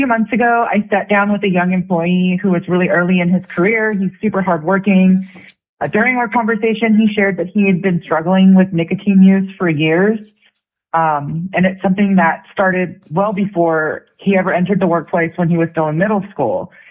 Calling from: Anchorage, Alaska, United States; I'm calling from Anchorage.

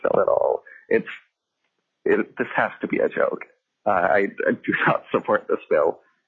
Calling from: Juneau, Alaska, United States; I'm calling in from Juneau representing myself.

